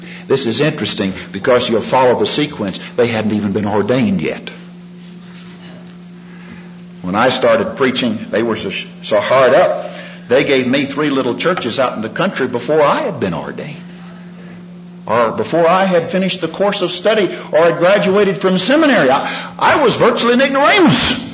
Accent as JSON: {"language": "English", "region": "Texas", "country": "United States", "tie": "born or raised there", "said": "some of you may have gathered already that I was born and raised in Texas."}